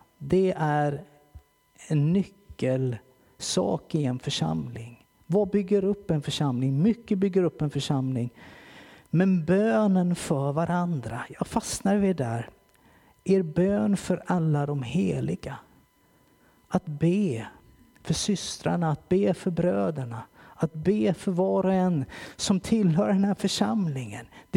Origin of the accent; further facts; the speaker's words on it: Kalmar, Kalmar County, Sweden; När jag växte upp i Pingstförsamlingen i Kalmar.